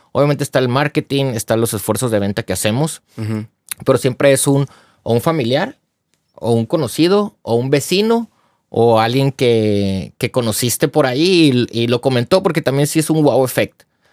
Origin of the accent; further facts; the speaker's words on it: Ciudad Obregón, Sonora, Mexico; Yo soy de Sonora, de Ciudad Obregón.